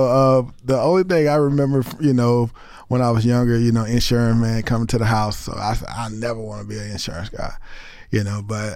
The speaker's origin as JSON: {"language": "English", "town": "Greenwood", "region": "South Carolina", "country": "United States", "said": "I'm from Greenwood, South Carolina, a small area."}